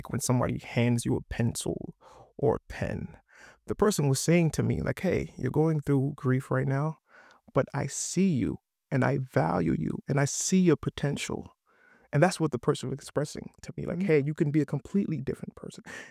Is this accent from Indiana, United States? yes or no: no; South Bronx, New York, United States; I'm from the South Bronx. I'm from one of the largest housing projects in New York City.